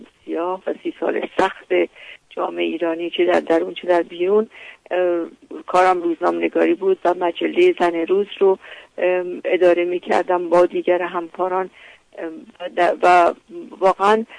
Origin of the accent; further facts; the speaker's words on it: Tehran, Tehran Province, Iran; خود من در تهران به دنیا آمدم، در محله شاپور، و تحصیلاتم رو در دبستان عبرت و دبیرستان شهناز پهلوی به پایان رسوندم و بعد دانشگاه تهران رو تموم کردم